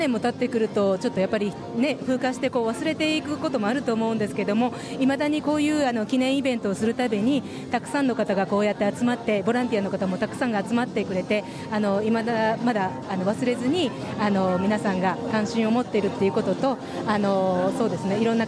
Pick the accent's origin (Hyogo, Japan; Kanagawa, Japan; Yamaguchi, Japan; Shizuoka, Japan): Hyogo, Japan; Kobe; now in Sydney, Australia; 私は神戸出身で、神戸で震災を体験したいんですけども